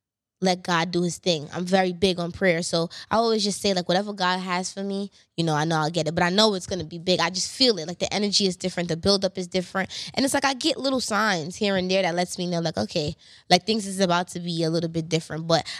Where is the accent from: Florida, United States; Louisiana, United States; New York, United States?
New York, United States; Canarsie; Like, I'm from Canarsie too as well.